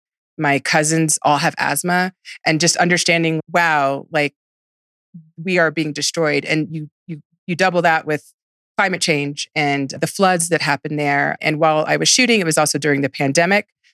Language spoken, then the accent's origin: English; Houston, Texas, United States; I'm from Houston, and I'm actually 7th generation Texan, 7th generation Galveston, Houston.